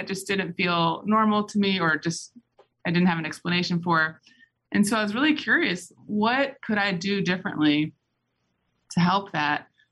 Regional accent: New Orleans, Louisiana, United States; I grew up in Louisiana in New Orleans.

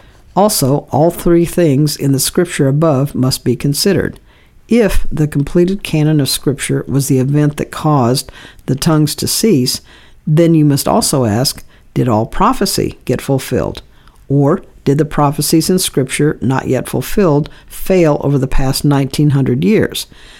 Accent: South Bend, Indiana, United States; My hometown is South Bend, and my pastor there became very involved with the movement in the Catholic Pentecostal Church

